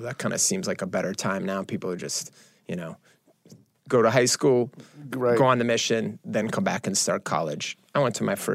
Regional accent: Chicago, Illinois, United States; Look, a kid growing up in Chicago, my brothers both went to BYU

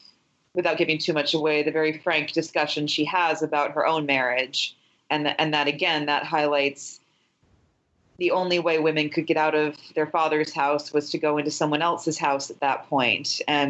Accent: Charleston, South Carolina, United States; Being from the South myself, I grew up in Charleston.

